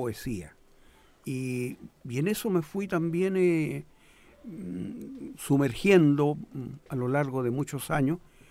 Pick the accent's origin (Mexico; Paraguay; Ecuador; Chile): Chile; born there; Yo nací en Chile, pero yo me empapé de Galicia a través de mi abuela, de mis tías gallegas, de mi padre.